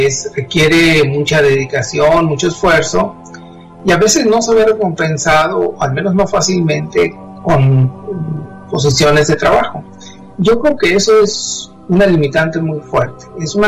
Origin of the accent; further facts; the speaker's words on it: Hermosillo, Sonora, Mexico; also born or lived in Ensenada; terminé en mi ciudad natal, en Hermosillo, donde soy profesor de la Universidad de Sonora.